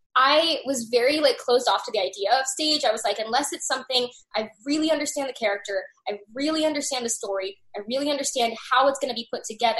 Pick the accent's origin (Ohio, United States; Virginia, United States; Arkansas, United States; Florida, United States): Arkansas, United States; I grew up, again, like I'm from Arkansas